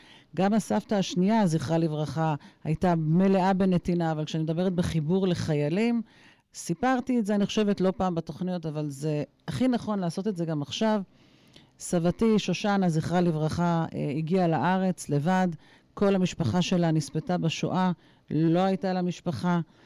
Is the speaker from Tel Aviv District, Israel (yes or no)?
no; Kiryat Shmona, Northern District, Israel; born there; ואני זוכרת בילדותי שהיו כל כך הרבה פעמים שהיינו מגיעים לישון אצלהם בראש פינה, כי אני ילידת קריית שמונה